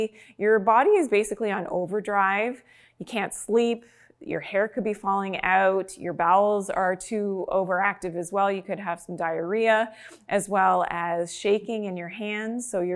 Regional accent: Canada; It's easier as a Canadian here in the Canadian cold winters to cover up the throat area.

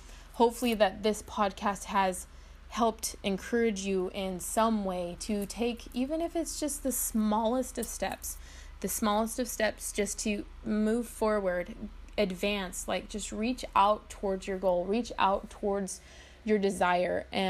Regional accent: Colorado, United States; also born or lived in Wyoming; I grew up in Colorado, Wyoming area, anyway, and so we moved across states, and we obviously had never done that before.

